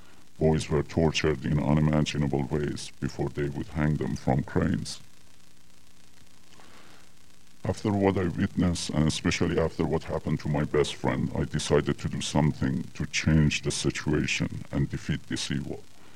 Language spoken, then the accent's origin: English; Tehran, Tehran Province, Iran; moved away as an adult; now in United States; I was born and raised in Tehran, Iran, and it was in the early 70s that I came to the U.S. to continue my education.